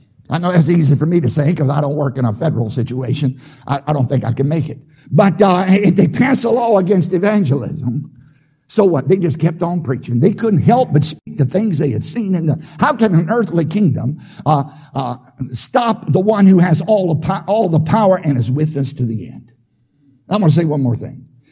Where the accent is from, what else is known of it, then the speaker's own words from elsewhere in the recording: Virginia, United States; I grew up in Southside, Virginia, on a tobacco farm. My father was nearly 50 when I was conceived.